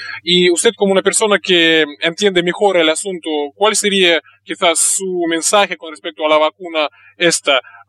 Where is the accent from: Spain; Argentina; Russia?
Russia; yo por ejemplo como ruso, yo lo veo de primera mano